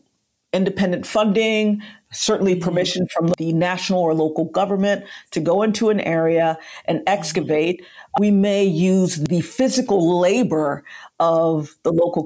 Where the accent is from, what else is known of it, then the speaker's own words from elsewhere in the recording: United States; growing up in the United States, many of us had the unfortunate experience of the educational system having a very limited exploration of slavery